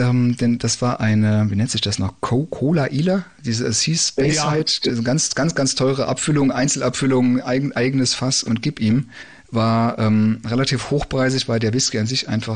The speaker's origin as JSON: {"language": "German", "town": "Saarbrücken", "region": "Saarland", "country": "Germany", "said": "ich komme aus Saarbrücken, wir haben jedes Jahr das Ziel aufzusteigen, es klappt nicht."}